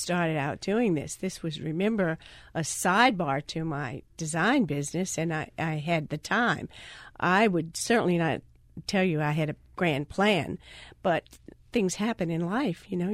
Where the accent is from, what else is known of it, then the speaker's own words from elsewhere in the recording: New Orleans, Louisiana, United States; Oh, yeah. I'm a New Orleanian. Absolutely.